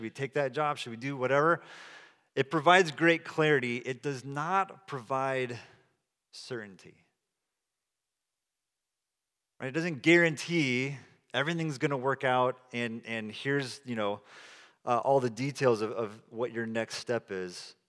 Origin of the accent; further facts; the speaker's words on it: Salinas, California, United States; We're both from Salinas, California, very divided community. Amy's from one side, I'm from the other side.